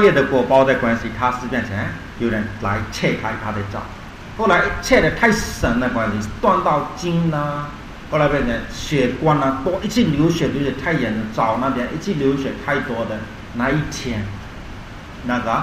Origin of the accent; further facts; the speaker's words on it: Myanmar; 我是缅甸人，讲缅甸人的看法的意思，非常难看的感觉。